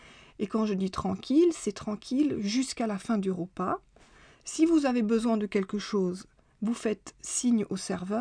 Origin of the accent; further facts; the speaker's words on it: Paris, Île-de-France, France; now in Czech Republic; Bon, il est vrai que je suis de Paris.